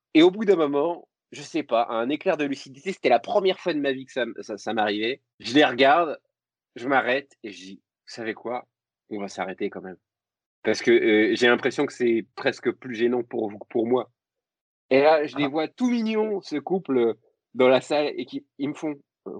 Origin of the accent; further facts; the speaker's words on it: Grand Est, France; Tu sais, moi, je suis lorrain